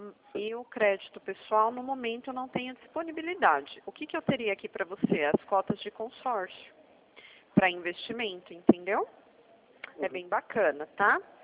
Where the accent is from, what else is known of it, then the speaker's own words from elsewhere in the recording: Sorocaba, São Paulo, Brazil; Sou de Sorocaba.